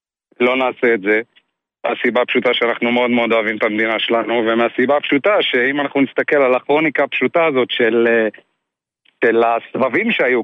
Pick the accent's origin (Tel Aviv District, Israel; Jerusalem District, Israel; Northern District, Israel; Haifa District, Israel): Northern District, Israel; אנחנו מהצפון.